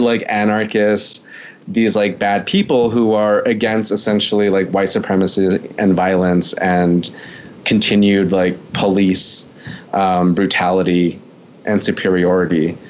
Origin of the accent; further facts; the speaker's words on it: Gallup, New Mexico, United States; now in Portland, United States; And I am currently based out of Portland, Oregon, but I'm from Gallup, New Mexico, where I'm currently at right now.